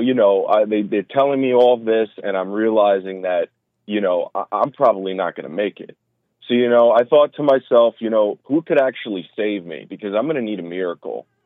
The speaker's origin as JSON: {"language": "English", "region": "New York", "country": "United States", "tie": "born or raised there", "said": "So I actually, you know, I'm 31. I grew up in New York."}